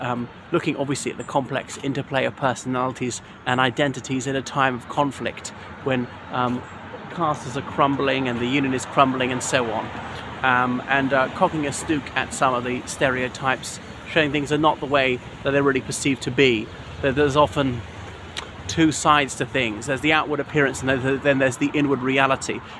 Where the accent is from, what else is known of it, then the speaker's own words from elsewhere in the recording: Ireland; now in United Kingdom; respected viewers. … from Ireland.